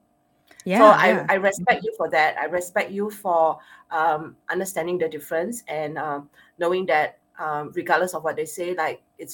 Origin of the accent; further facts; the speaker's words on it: Singapore; accent: Asian Singaporean; even though I feel that I don't speak well with my Asian Singaporean accent